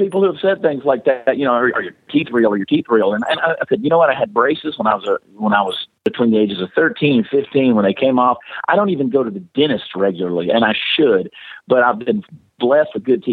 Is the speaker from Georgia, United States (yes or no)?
yes; Augusta, Georgia, United States; moved away as an adult; now in Fort Worth, United States; Well, I grew up in Augusta, Georgia, moved out to Texas in 2003, kind of fell in love with Fort Worth